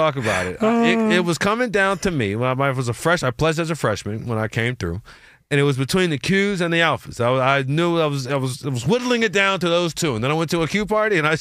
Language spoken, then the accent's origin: English; Louisiana, United States; Yeah, I'm from South Louisiana, man.